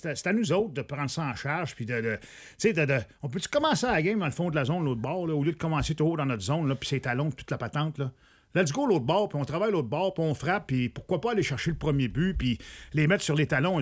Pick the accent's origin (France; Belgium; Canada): Canada; Saint-Bruno, Quebec; Je viens de Saint-Bruno, je m'entraînais là